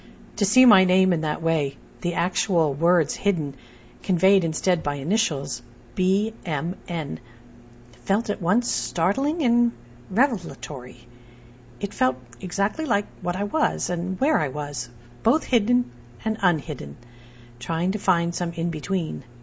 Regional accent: Midwest, United States; Growing up in the Midwest in a refugee family that had left Vietnam at the end of the war, too much of my sense of self was shaped around observations of how other people behaved.

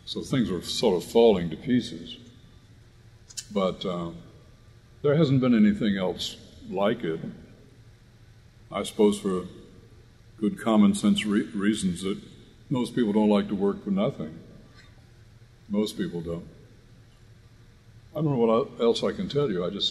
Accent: Washington, District of Columbia, United States; also born or lived in Nashville; I mean, I was born in Nashville, but never lived there. My father got a job, and that was the Depression. He got a job in Washington, and I was lucky enough to be brought up in Washington, went to school there.

